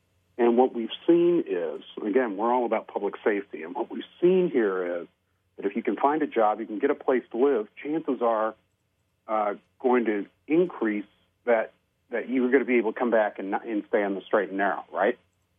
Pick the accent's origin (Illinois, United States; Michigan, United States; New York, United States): Michigan, United States; Detroit; So I'm a Michigander. I grew up in Detroit, but I'm also a Catholic.